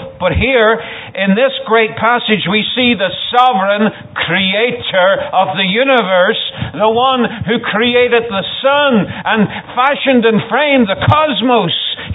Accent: Ireland; And I'm from Ireland. Anybody know where Ireland is?

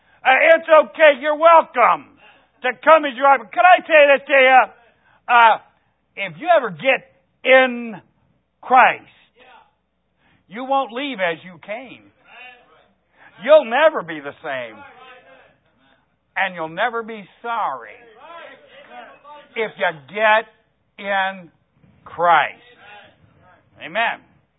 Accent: Ohio, United States; It is getting to be fall, and we're from Ohio, so weather's similar.

